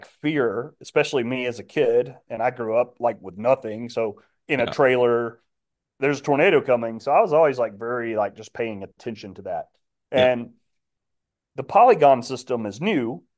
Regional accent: Alabama, United States; But just growing up in Alabama, we have tornadoes like all the time, every year.

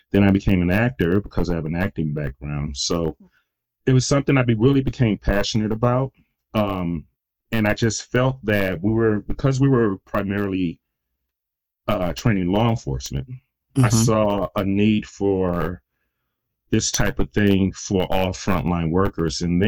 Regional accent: Detroit, Michigan, United States; So I'm from Detroit, Michigan. My father was a Detroit musician, and I grew up in that lifestyle in the 70s.

